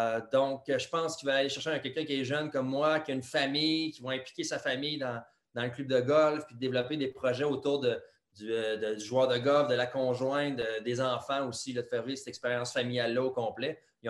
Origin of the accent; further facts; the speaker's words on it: Quebec City, Quebec, Canada; moved away as an adult; Moi, je suis parti de Québec en 2005. Je suis parti à Charlotte, en Caroline du Nord.